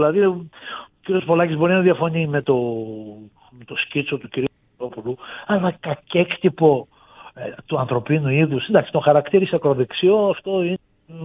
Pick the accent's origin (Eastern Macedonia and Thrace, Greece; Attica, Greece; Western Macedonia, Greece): Western Macedonia, Greece; Kozani; παρόλο είμαι από την Κοζάνη